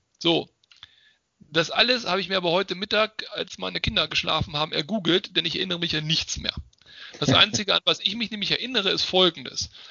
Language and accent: German; Bennigsen, Lower Saxony, Germany; also born or lived in Hanover; ich komme aus Bennigsen gebürtig, also gebürtig aus Hannover, weil da war die Klinik, aber ich meine, ich bin in Bennigsen aufgewachsen, das ist so 20, 25 Minuten weg von Hannover.